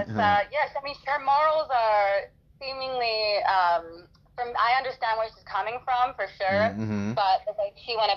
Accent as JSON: {"language": "English", "country": "Australia", "lives_now": "United States", "said": "People don't even realize I'm from Australia. They're like, \"What? Like, you have an accent?\""}